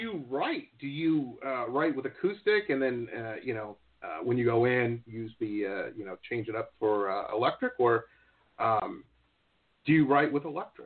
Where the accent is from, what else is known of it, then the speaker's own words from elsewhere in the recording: Michigan, United States; I grew up in Midwest, a suburb of Detroit, and this was the 80s